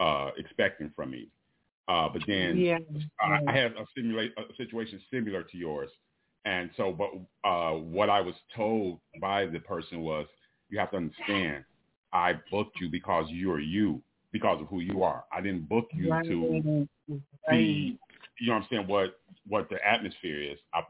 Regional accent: Oakland, California, United States; So I'm from Oakland, California.

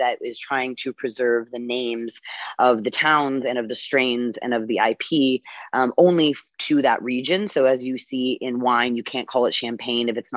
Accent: Castro Valley, California, United States; being a Jew and being the only Jew where I grew up in Castro Valley, and being born of the last of the family that didn't die in the Holocaust

